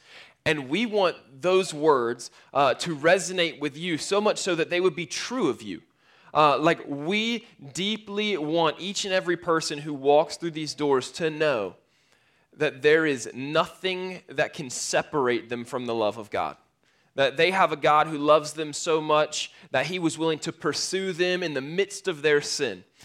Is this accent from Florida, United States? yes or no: yes; Florida, United States; Spent a lot of time at the beach because I grew up in Florida.